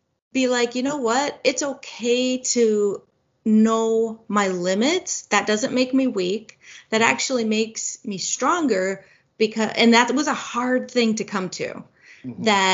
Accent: Boston, Massachusetts, United States; I came from Boston area and I love the ocean.

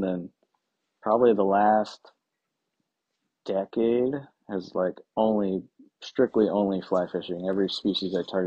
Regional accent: Minnesota, United States; And so I grew up in Minnesota on Lake Minnetonka, which is a really popular area.

